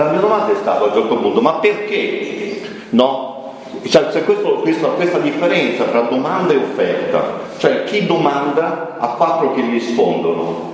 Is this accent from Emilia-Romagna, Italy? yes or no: yes; Bologna, Emilia-Romagna, Italy; moved away as an adult; now in Trieste, Italy; sono andato a Trieste 20 anni fa, ho 41 anni, eccetera eccetera, per vari motivi familiari, adesso io voglio tornare a Bologna